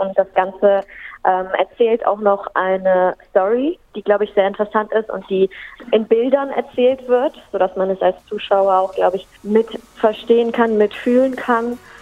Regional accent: Germany; ich komme aus Deutschland, ich bin 29 Jahre alt

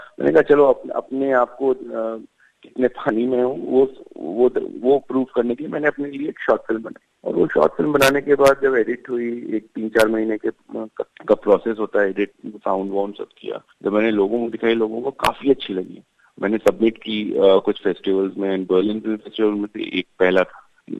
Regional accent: Arunachal Pradesh, India; क्योंकि मैं अरुणाचल में पला बड़ा हूँ

